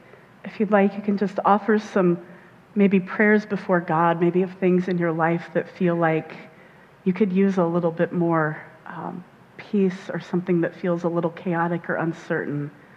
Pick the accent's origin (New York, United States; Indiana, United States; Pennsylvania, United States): Indiana, United States; When I was little, I grew up in Indiana.